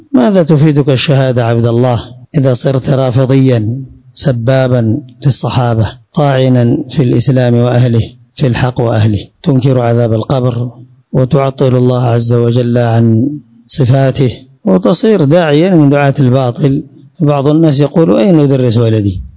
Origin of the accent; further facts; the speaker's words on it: Yemen; عندنا في اليمن هنا، وغير ذلك من الشبهات